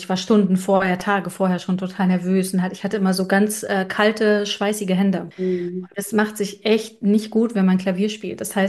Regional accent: Germany; Ich bin ja in der DDR groß geworden.

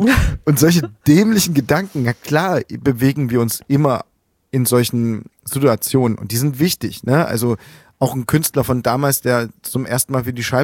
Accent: Plauen, Saxony, Germany; Ich komme aus Plauen und Sascha aus Zwickau, da gab's nichts.

